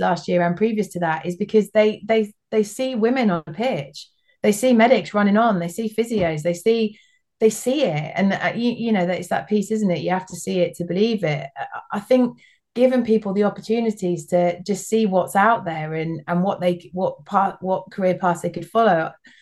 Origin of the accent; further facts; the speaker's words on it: London, United Kingdom; I grew up in South London, so we used to go to Crystal Palace to watch all the events there.